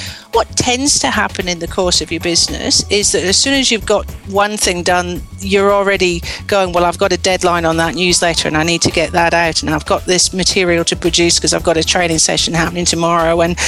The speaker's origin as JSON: {"language": "English", "region": "Scotland", "country": "United Kingdom", "moved": "yes", "said": "I'm Scottish, so I'm naturally miserable all the way through winter and rain"}